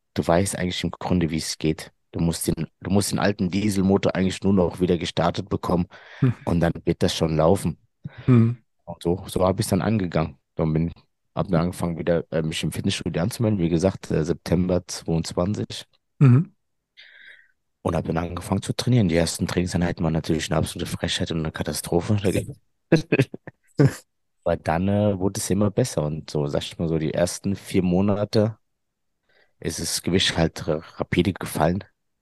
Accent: Hesse, Germany; accent: Frankfurt dialect; Ich bin 38 Jahre alt, komme aus dem Raum Frankfurt, wie man an dem Dialekt raushören kann.

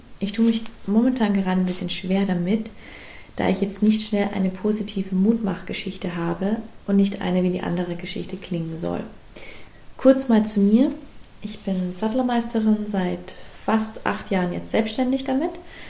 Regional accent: Austria; Und ich komme aus Österreich.

